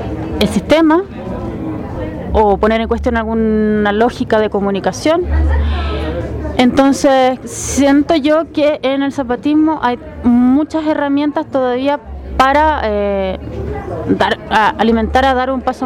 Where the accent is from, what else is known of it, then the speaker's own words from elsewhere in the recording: Chile; soy chilena, soy teórica e historiadora del arte